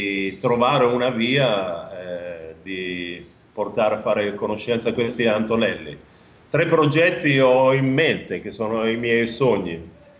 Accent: Riccione, Emilia-Romagna, Italy; Anche l'orgoglio mio come romagnolo, nato a Riccione, vicino a Gatteo

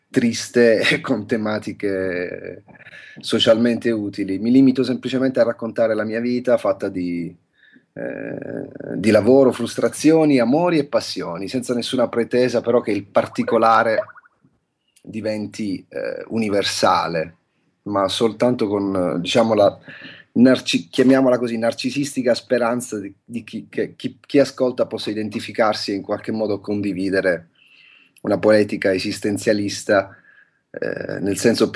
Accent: Taranto, Apulia, Italy; born there; now in Bologna, Italy; sono musicista, vivo qui a Bologna anche se ho origini pugliesi, sono nato a Taranto, ma mi trovo a Bologna da una quindicina d'anni

